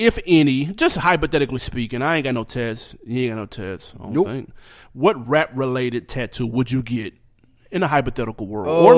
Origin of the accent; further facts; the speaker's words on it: Nashville, Tennessee, United States; you know we're originally from Nashville.